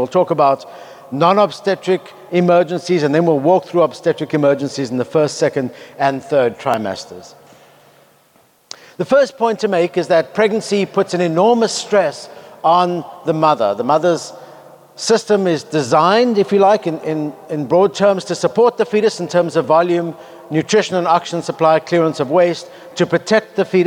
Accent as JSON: {"language": "English", "town": "Cape Town", "region": "Western Cape", "country": "South Africa", "tie": "born or raised there", "said": "But I did find the South African flag, which is where I grew up in Cape Town, South Africa."}